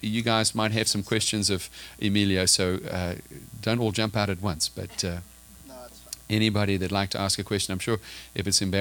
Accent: South Africa; I grew up in South Africa as well.

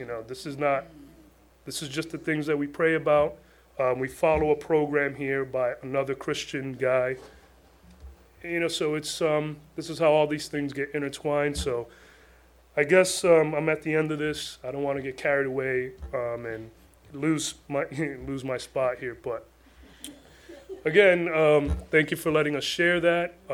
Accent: New York City, New York, United States; I'm from New York City, so some of these people that walk around are lived in the projects with me

